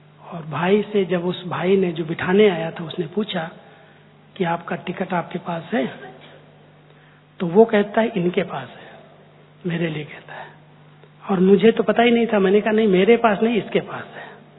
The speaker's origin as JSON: {"language": "Hindi", "region": "Uttar Pradesh", "country": "India", "said": "तो मैंने कहा कि भैया ऐसा है कि हम तो यूपी से आए हैं और राम के भगत हैं"}